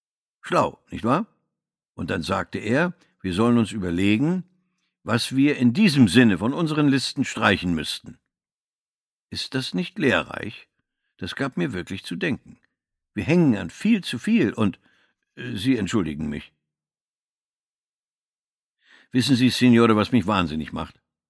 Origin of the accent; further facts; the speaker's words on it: Kukës County, Albania; Ich bin aufgewachsen in Nordalbanien, im Loch. Das ist noch hinter Tropoje.